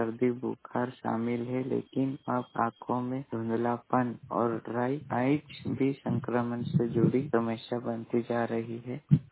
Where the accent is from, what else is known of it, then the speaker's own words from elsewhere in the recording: Chandrada, Madhya Pradesh, India; बड़वानी जिले के ग्राम पंचायत चंद्रड़ा का निवासी हूं।